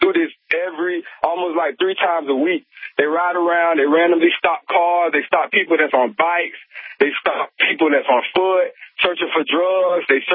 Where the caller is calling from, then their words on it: Miami, Florida, United States; I'm calling from Region 4, Miami, Florida. I'm in the slums in the ghetto down here. You know, I grew up in a drug-infested area.